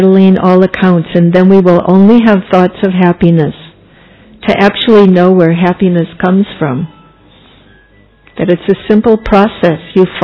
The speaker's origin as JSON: {"language": "English", "country": "United States", "said": "I'm from the United States."}